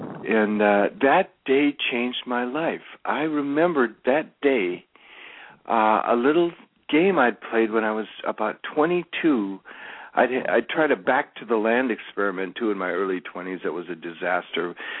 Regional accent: Minnesota, United States; I was from Minnesota originally, and I had a rock band for a while.

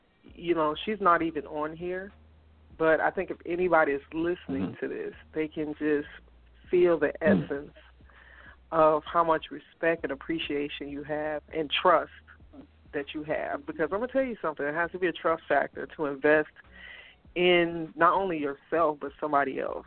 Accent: Chicago, Illinois, United States; Look, Michael, I'm from Chicago.

